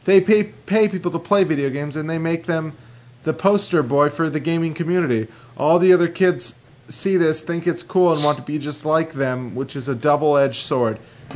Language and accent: English; Canada; So yes, I'm Canadian